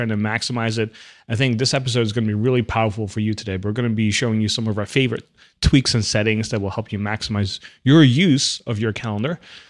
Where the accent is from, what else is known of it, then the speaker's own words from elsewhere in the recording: Netherlands; now in United States; at least where I grew up in the Netherlands, everything starts on a Monday. And then when I moved to the States